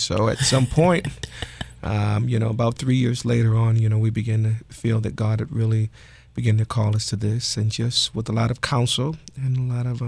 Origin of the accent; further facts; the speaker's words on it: Jackson, Michigan, United States; now in Lansing, United States; We were from Jackson, Michigan, born and raised in Jackson, Michigan. And we came in like 1976.